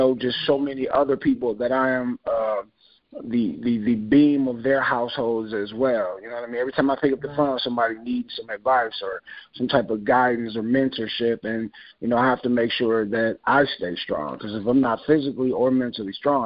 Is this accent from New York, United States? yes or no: no; Cleveland, Ohio, United States; I'm from Cleveland, Ohio.